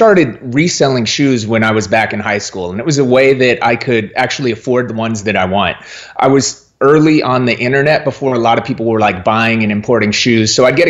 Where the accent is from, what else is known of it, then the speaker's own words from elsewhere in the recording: Minneapolis, Minnesota, United States; Man, I started DJing. I grew up in Minneapolis.